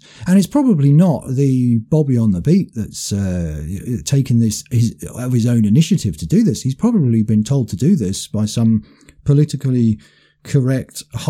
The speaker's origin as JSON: {"language": "English", "country": "United Kingdom", "said": "I'm white British."}